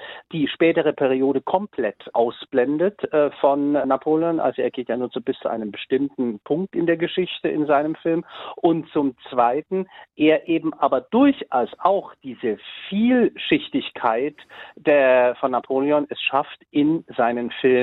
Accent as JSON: {"language": "German", "country": "Germany", "said": "Und ich freue mich natürlich sehr, dass ich als Deutscher zur deutsch-französischen Partnerschaft beitragen kann."}